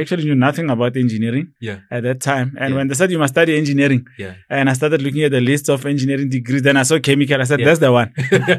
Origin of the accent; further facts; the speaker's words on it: Hammanskraal, Gauteng, South Africa; I grew up in Hammanskraal, I mean, in a rural setting in a village called Suruman. That's where I grew up in.